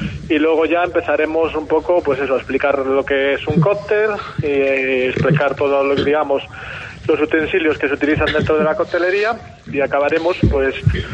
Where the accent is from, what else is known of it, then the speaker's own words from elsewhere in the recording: Castropol, Asturias, Spain; now in Cantabria, Spain; Aunque ahora yo vivo en Cantabria, pues bueno, soy de Castropol